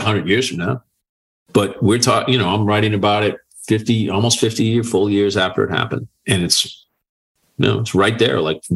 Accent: Boston, Massachusetts, United States; So I grew up in Boston.

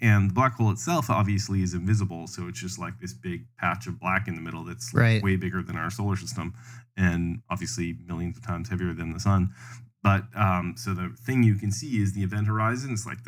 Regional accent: Canada; now in United States; I'm Canadian, and when I came to the United States, there's a lot more visible images of patriotism all over the place.

